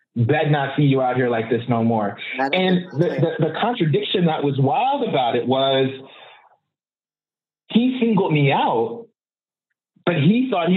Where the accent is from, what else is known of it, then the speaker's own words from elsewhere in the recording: Oakland, California, United States; And I grew up in East Oakland